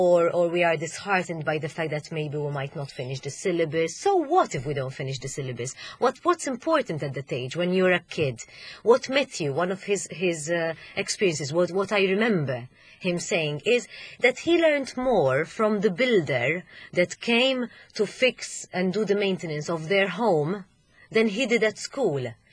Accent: Malta; first language Maltese; English is a second language; I mean, when I was young, we did not speak English. I came from a Maltese family. So I spoke Maltese at home

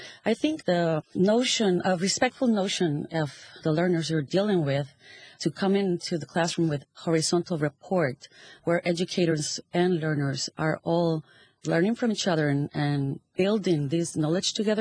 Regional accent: Costa Rica; English is a second language; from Costa Rica. I'm glad to be here.

